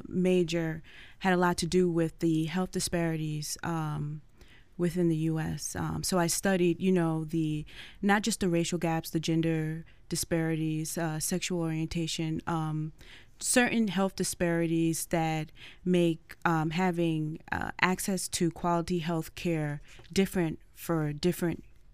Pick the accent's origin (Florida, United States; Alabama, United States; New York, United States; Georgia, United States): New York, United States; Brentwood; From Brentwood, New York, in Long Island.